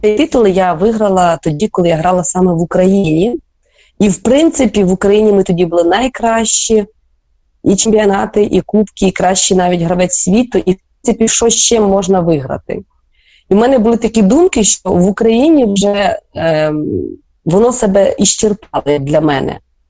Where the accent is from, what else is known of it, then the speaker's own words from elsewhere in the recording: Kotsiubynske, Kyiv Oblast, Ukraine; я народилася сама в Коцюбинському, СМТ Коцюбинське коло Києва. Це недалеко район Академістечка, якщо хтось є близько, то зорієнтується. І тут я і тренувалася.